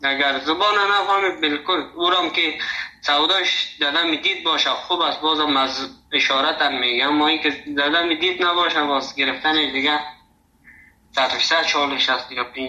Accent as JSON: {"language": "Persian", "country": "Afghanistan", "also_born_or_lived": "Sheberghan", "first_language": "Dari", "said": "اما در مجموع زبان دری به اصطلاح زبان مادریم است، فضل خدا مشکل نداره. ما همچنان زبان تحصیل ما زبان هزارگی را میفهمم، بلدیت دارم 100%. دیگه ازبکی را بلدیت دارم میفهمم،"}